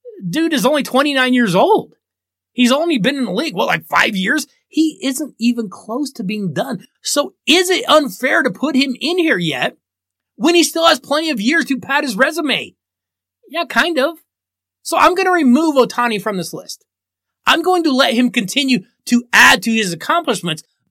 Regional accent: Colorado, United States; I mean, this guy actually played for my hometown Colorado Rockies

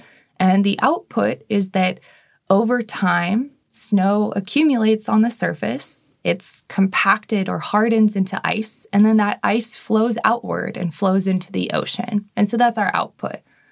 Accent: United States; I mean, so I'm American

